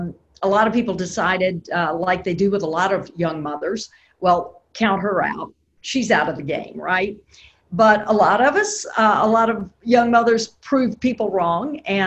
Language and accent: English; Memphis, Tennessee, United States; since I was very young, growing up in South Memphis, I've always had this passion for cities.